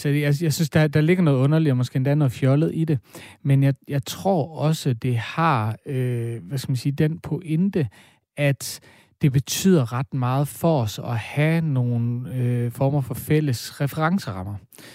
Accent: North Denmark Region, Denmark; det betyder mest at være fra Danmark eller være fra Nordjylland, hvor jeg er vokset op, det er, når jeg ikke er der.

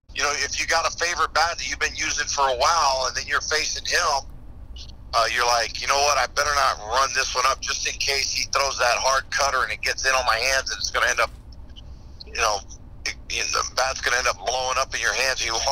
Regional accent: Tampa, Florida, United States; I live in Tampa, or I grew up in Tampa, and I saw him during spring training the following year

